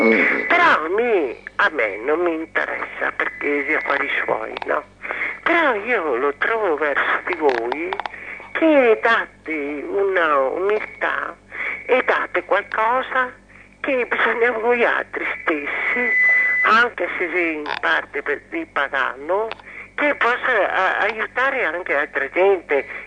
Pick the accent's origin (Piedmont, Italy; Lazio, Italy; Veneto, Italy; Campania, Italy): Veneto, Italy; Venice; perché sono veneziana